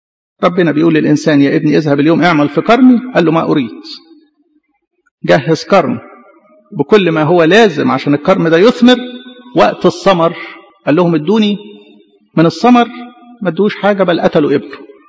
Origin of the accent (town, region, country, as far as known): Egypt